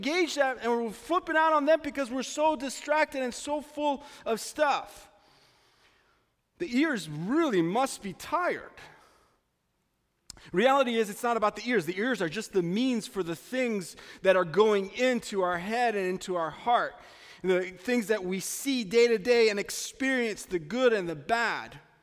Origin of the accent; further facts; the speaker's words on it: East Coast, United States; Growing up on the East Coast, let's go to the snow. On the East Coast, the snow comes to you